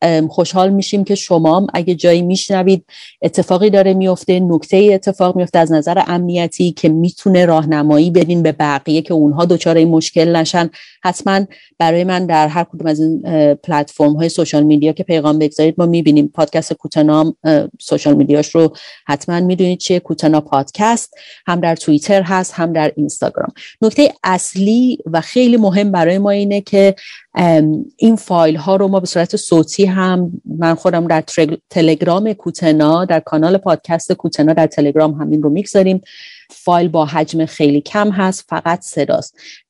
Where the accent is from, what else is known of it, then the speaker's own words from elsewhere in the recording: Iran; moved away; به عنوان ایرانی که در خارج از ایران هستم